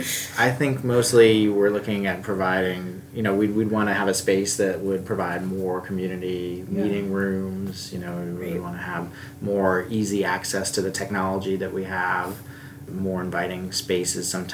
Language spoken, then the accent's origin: English; Charlottesville, Virginia, United States; I'm from a library family, actually. I grew up here in Charlottesville, and my father was a librarian at the University of Virginia.